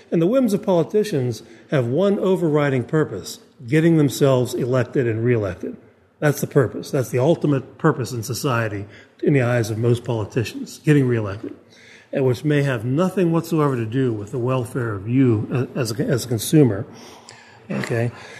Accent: Pennsylvania, United States; I grew up in Pennsylvania, and there was a congressman named Congressman Flood near there.

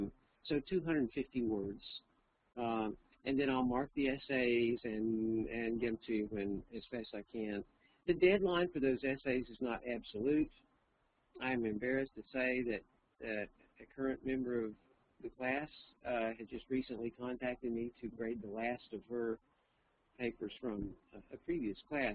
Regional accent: Texas, United States; accent: Texas; my Texas accent is too thick

